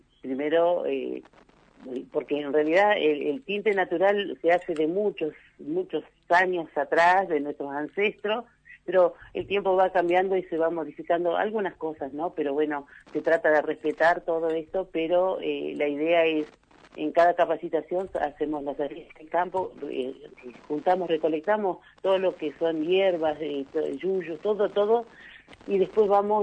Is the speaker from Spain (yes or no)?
no; Pilcaniyeu, Río Negro, Argentina; porque yo soy de acá de Pilcanilleu